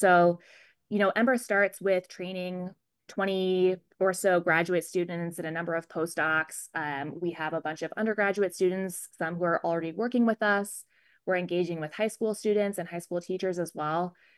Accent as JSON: {"language": "English", "region": "Alaska", "country": "United States", "tie": "born or raised there", "said": "I grew up in Alaska. We don't have a very high, you know, population base."}